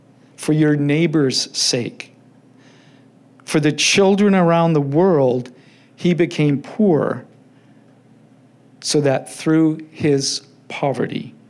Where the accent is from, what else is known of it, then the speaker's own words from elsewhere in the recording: Richmond, British Columbia, Canada; I was born and raised here in Richmond. I grew up not far from here.